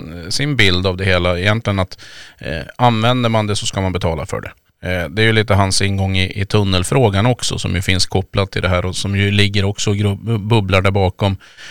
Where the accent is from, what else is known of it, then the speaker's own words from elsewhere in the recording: Norrland, Sweden; som vi säger hemma i Norrland